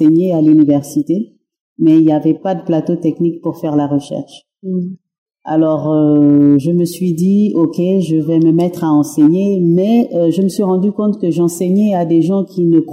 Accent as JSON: {"language": "French", "country": "Gabon", "said": "J'ai fait mes études à Rouen. Je suis gabonaise"}